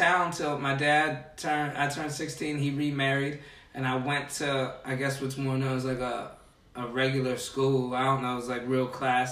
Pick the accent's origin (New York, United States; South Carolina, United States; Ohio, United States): Ohio, United States; Yeah, I lived pretty much in the same town.